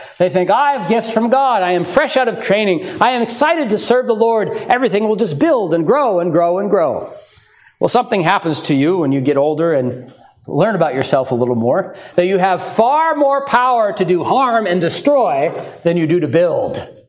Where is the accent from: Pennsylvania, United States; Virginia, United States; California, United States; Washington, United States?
Washington, United States; Lynden; where I grew up in Linden, every year in the fair, they would have horses as part of the Northwest Washington Fair.